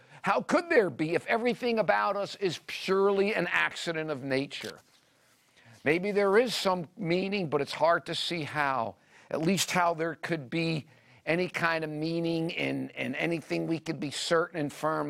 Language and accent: English; United States; Okay, Americans. I'm an American. I live in America.